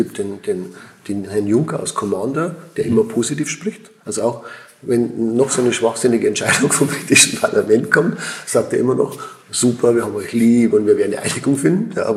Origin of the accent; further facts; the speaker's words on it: Switzerland; also ich bin ein Schweizer und ich muss schon sagen, hier in der Schweiz ist es schon anders.